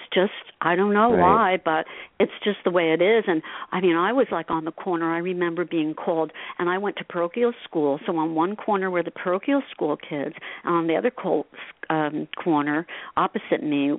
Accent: Asbury Park, New Jersey, United States; also born or lived in Elmhurst; And I went to parochial school in Asbury Park. I grew up in Asbury and also in Elmhurst later years.

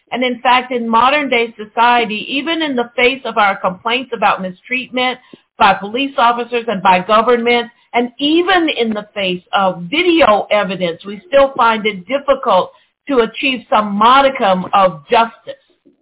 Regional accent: Atlanta, Georgia, United States; there was just a report the other day from my hometown of Atlanta, Georgia

